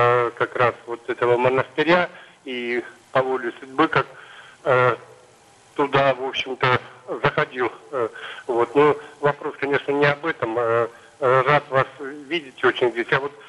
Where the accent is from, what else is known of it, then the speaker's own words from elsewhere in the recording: Saint Petersburg, Russia; Я из Петербурга